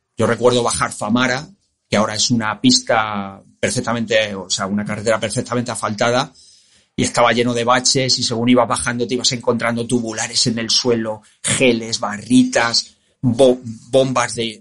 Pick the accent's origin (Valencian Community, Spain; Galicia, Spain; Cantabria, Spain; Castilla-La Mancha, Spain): Castilla-La Mancha, Spain; Talavera de la Reina; A mí en Talavera, en mi pueblo, me llamaban